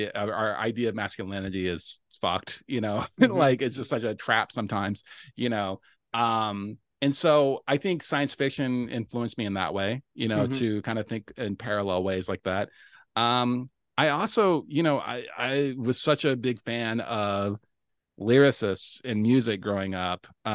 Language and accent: English; Louisville, Kentucky, United States; the community in Louisville, his hometown, my hometown as well.